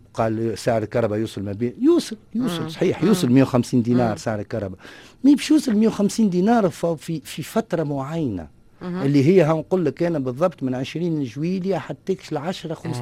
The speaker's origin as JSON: {"language": "Arabic", "town": "Tunis", "region": "Tunis Governorate", "country": "Tunisia", "tie": "born or raised there", "said": "انا ولد تونس"}